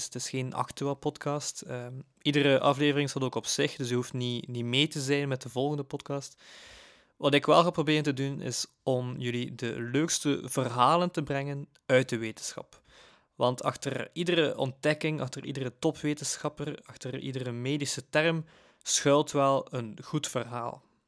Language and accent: Dutch; Koksijde, West Flanders, Belgium; ik ben afkomstig van Kokseide